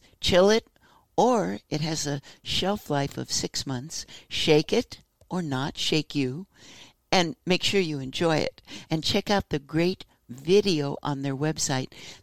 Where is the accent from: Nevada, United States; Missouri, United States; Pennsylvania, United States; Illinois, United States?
Missouri, United States; From Southeast Missouri. We can play that game.